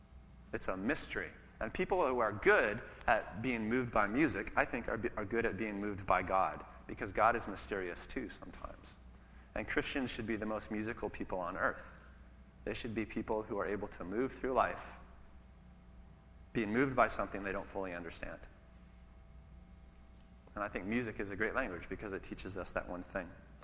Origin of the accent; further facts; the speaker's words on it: Ireland; I'm an Irish warrior.